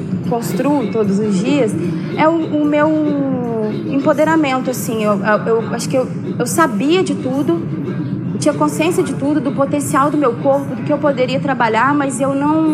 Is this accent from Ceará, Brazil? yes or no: no; Minas Gerais, Brazil; E eu sou de Minas. Vim estudar e trabalhar aqui em 2014. Em 2015, eu vim sozinha.